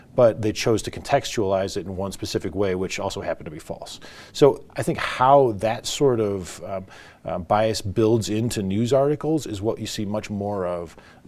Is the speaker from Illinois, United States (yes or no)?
yes; Illinois, United States; You know, I grew up in Cook County, Illinois, right, just outside of Chicago